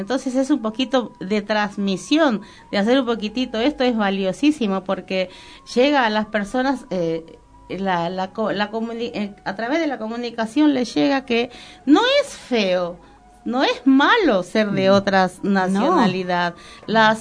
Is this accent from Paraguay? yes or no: yes; Caacupé, Cordillera, Paraguay; si yo tengo que escribir K a Cupé, que es mi ciudad natal, escribo con K, no con C.